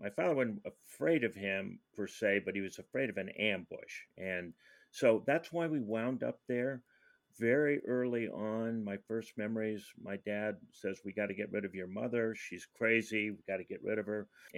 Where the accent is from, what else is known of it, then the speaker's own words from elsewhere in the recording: United States; So we grew up on the Navajo Indian Reservation, largest in the country.